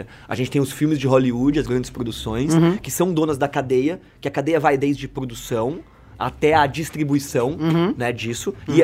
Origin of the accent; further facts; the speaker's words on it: São Paulo, Brazil; born there; Eu nasci aqui em Santo Amaro, eu consigo contar 10 cinemas na região.